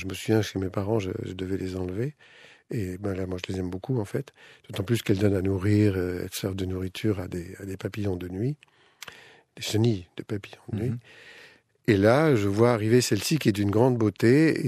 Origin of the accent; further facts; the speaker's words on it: France; C'est adressé aux agriculteurs, et c'est chez nous, en France, en dialogue avec les citoyens